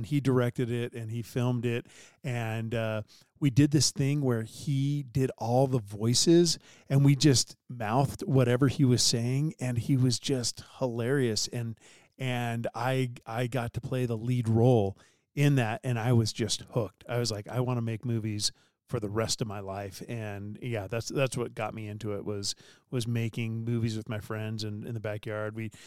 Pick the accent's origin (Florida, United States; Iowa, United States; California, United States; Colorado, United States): California, United States; San Diego; We grew up in San Diego together, and she, after my mission, was at BYU. So I was like, I guess I'm moving to Utah.